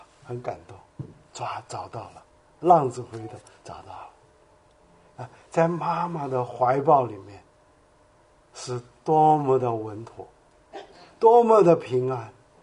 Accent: South Korea; also born or lived in China; 去寻我的根啊，我是韩国出生的中国人，去看看我长大的地方

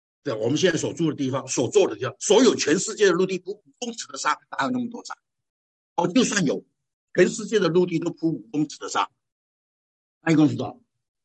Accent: China; 哎，你说那，我们中国人不这样的，我们中国人不是这样的

